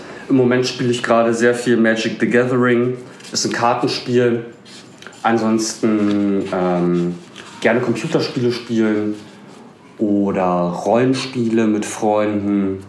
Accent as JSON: {"language": "German", "region": "Berlin", "country": "Germany", "tie": "born or raised there", "said": "In Berlin-Friedrichshain, im Krankenhaus Friedrichshain. Bin aufgewachsen in Hellersdorf die ersten paar Jahre. Dann sind wir nach Prenzlauer Berg gezogen, schön in die Danziger Straße. Und dann bin ich in Friedrichshain zur Schule gegangen und habe dort mein Abi gemacht."}